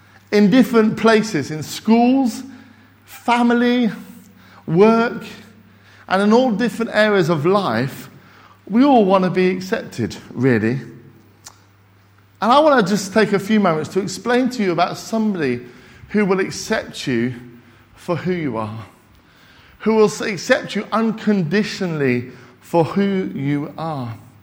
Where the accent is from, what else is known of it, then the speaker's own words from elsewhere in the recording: Scotland, United Kingdom; also born or lived in Peru; And I'm Scottish, you know.